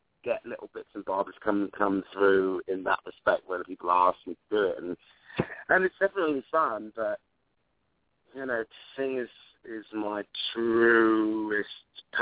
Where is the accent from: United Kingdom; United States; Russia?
United Kingdom; obviously I'm a British boy and I'm pretty well spoken for the most part